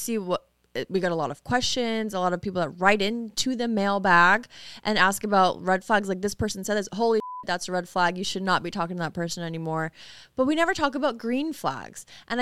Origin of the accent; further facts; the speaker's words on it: Spencer, Massachusetts, United States; First of all, I grew up in Spencer, Massachusetts. There are no fast food places around.